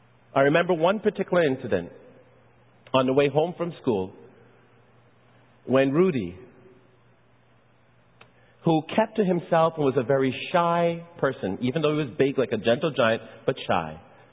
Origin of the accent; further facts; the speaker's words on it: Côte Saint-Luc, Quebec, Canada; also born or lived in Barbados; I remember when we moved to Canada from Barbados. We lived in a kind of a housing project, and many of you know, I've shared this before, went to a school because of the way in which the community of Côte Saint-Luc was